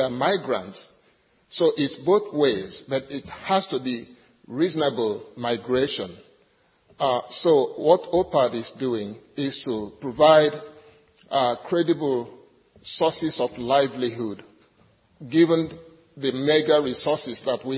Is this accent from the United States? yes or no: no; Nigeria; I come originally from Nigeria, so I am glad to be part of this project.